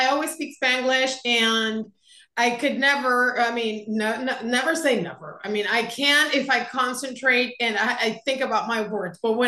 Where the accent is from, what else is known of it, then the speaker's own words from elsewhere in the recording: Florida, United States; I grew up here in Florida, South Florida. I have 2 kids, married. I love Miami, though it gets annoying.